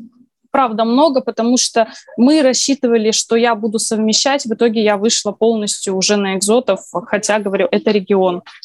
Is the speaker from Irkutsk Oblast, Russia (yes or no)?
yes; Irkutsk Oblast, Russia; я, если что, иркутский врач, я доктор вообще из Сибири.